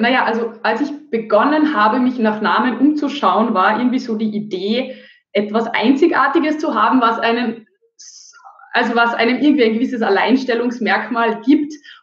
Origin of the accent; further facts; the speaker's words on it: Carinthia, Austria; accent: Carinthian; now in Graz, Austria; Ich komme ursprünglich aus Kärnten, aus dem tiefsten Burgtal, wo man nicht schön spricht. Also definitiv sehr kärntnerisch. Aber ich bin in einer Schauspielerfamilie aufgewachsen und da hat man immer eher schöner gesprochen.